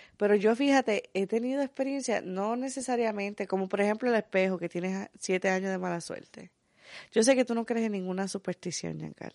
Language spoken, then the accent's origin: Spanish; Puerto Rico; de donde yo vengo, la plena. Estamos hablando de la plena de donde yo vengo. Es un pueblito, pues, es como que hasta apartado del pueblo de Salinas.